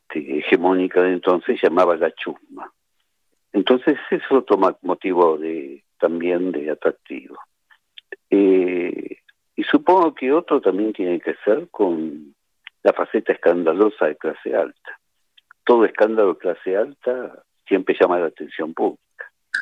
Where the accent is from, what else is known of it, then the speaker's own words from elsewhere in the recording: Argentina; also born or lived in Santiago, Chile; Sí, pero tenía un año cuando llegué acá, o sea, no tengo nada.